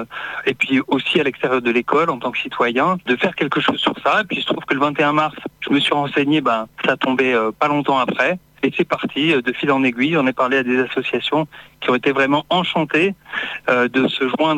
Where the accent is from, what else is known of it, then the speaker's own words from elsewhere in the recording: Sumène, Occitanie, France; On est de Sumène tous les deux.